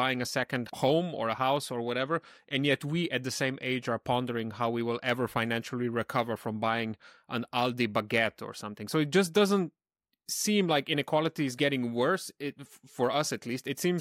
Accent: Slovenia; I'm from Slovenia, but I was born in Yugoslavia.

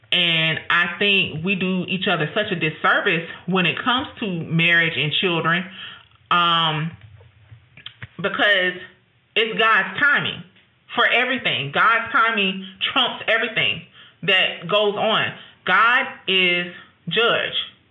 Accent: Georgia, United States; accent: Southern; But in the South, I'm from Georgia. If you can't hear the accent, that's why I'm from Georgia.

